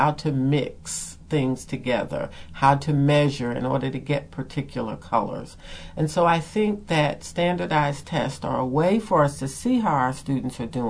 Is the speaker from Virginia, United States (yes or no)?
yes; Hampton, Virginia, United States; I am a product of the Commonwealth of Virginia Public Schools. I'm from the Tidewater area. I graduated from the Hampton City Public Schools.